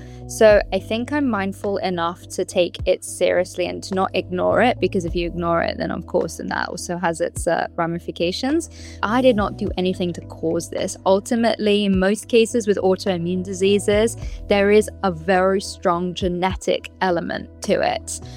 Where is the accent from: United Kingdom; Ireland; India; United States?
United Kingdom; running to the loo, as we like to say as a Brit